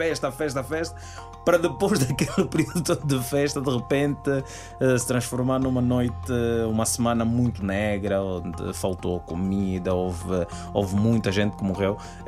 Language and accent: Portuguese; Luanda, Angola; é, sim, eu nasci em Luanda, cresci em Luanda, fiz toda a minha vida em Luanda.